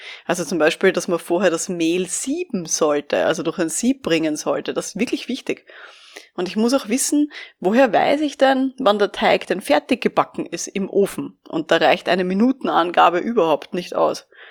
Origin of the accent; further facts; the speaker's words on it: Vienna, Austria; ich bin ja aus Wien